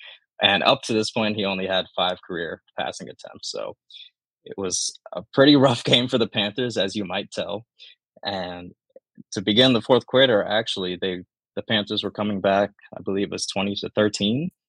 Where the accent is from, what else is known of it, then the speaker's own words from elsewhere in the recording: Nairobi, Kenya; I'm from Kenya, Nairobi, Kenya. Mm-hmm. That's where I was born.